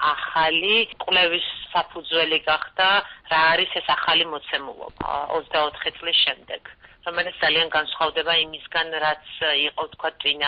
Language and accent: Georgian; Sukhumi, Abkhazia, Georgia; moved away; მეც, რომელიც სოხუმიდან ვარ დევნილი ვარ